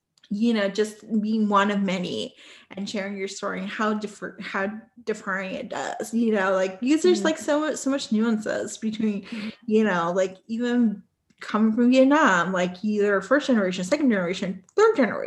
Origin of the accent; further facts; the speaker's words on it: Puerto Rico; just because I'm from Puerto Rico, but mm-hmm. I grew up on the island. Like, actually, it's a weird place, but you know, I grew up on the island. My family still lives here